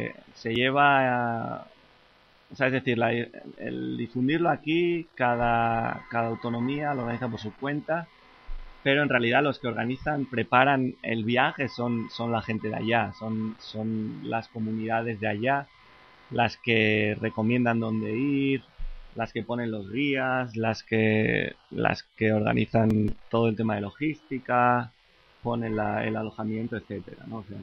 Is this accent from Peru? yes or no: no; Basque Country, Spain; Yo soy, por ejemplo, del País Vasco